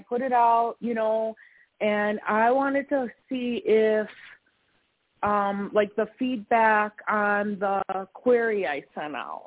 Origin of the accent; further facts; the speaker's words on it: Chicago, Illinois, United States; like you could tell that I'm from Chicago.